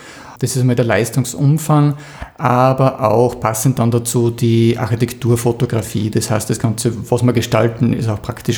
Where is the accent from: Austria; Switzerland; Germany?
Austria; Krieglach, Styria; ich komme aus Krieglach im Mürztal.